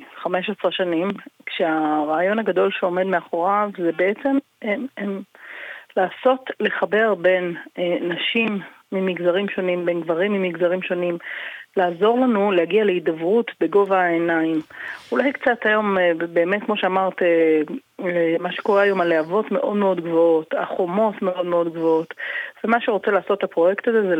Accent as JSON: {"language": "Hebrew", "town": "Tel Aviv", "region": "Tel Aviv District", "country": "Israel", "tie": "born or raised there", "said": "שגדלתי בתל אביב, הייתי ילדה חרדית בתל אביב"}